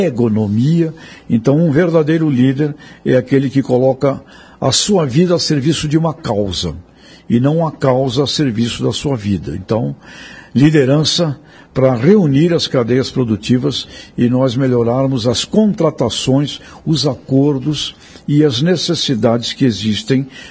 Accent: São Paulo, Brazil; A cidade de São Paulo, de onde eu vim, não planta praticamente nada lá.

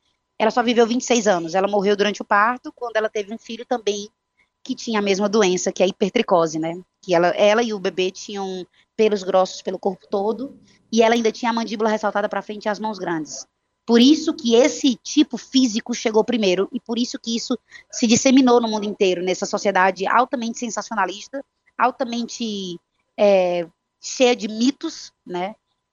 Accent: Ceará, Brazil; Sou cearense.

